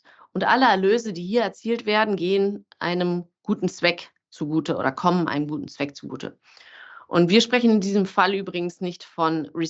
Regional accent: Berlin, Germany; als es mich zurück in meine Heimat Berlin zog

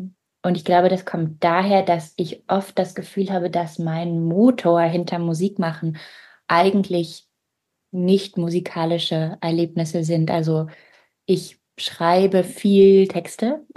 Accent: Leipzig, Saxony, Germany; moved away as an adult; also born or lived in Nice, France; now in Bern, Switzerland; Ich lebe in Bern, ich bin in Frankreich geboren, in Nizza und in Leipzig aufgewachsen. Und dann hat es mich vor 4 Jahren nach Bern verschlagen, eigentlich zum Austausch im Studium.

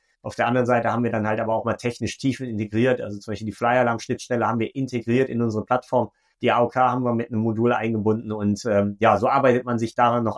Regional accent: Velbert, North Rhine-Westphalia, Germany; born there; Ich komme gebürtig aus Velbert, das ist in NRW zwischen Wuppertal und Essen. Eine kleine 80.000 Seelenstadt, die keiner kennt, weil das Ruhrgebiet halt einfach so dominiert.

